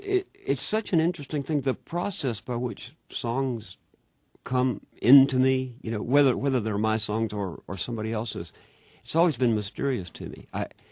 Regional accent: Lubbock, Texas, United States; I grew up basically in Lubbock.

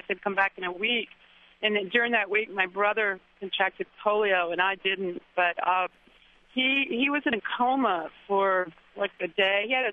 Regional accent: Lula, Mississippi, United States; My brother and I grew up in Lula, Mississippi, and when we were 2 and 3, he's a year older than I am, we went to get our polio vaccine

